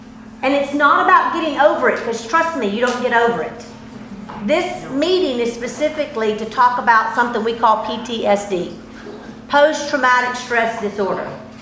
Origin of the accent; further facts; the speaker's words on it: the South, United States; Because I'm from the South and we do that. We say ain't and acts and fits in them.